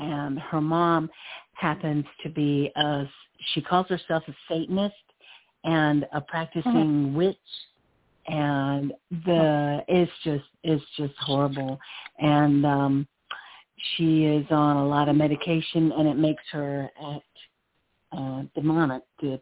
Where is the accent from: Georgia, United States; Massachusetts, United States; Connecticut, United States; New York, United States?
Connecticut, United States; Groton; born there; No, I was originally born in Groton, Connecticut.